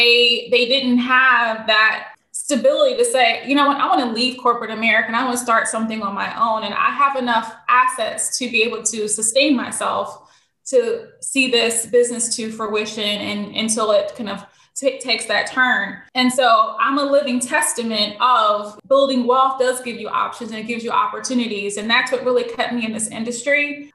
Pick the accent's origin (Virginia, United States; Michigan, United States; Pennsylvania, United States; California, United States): Pennsylvania, United States; Philadelphia; So I'm originally from Philly. I'm a Philly girl at heart.